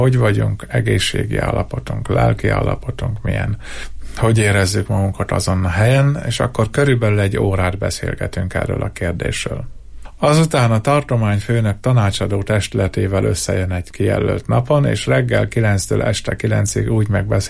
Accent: Jász-Nagykun-Szolnok, Hungary; Hát nyilván én egy elkötelezett jász ember vagyok, és erős rokálpatrióta.

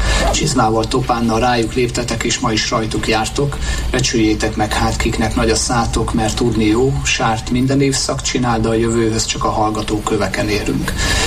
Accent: Szabolcs-Szatmár-Bereg, Hungary; én magam beregi vagyok, és Szabolcs-Szatmár-Bereg vármegye értékekben, kincsekben gazdag vármegye

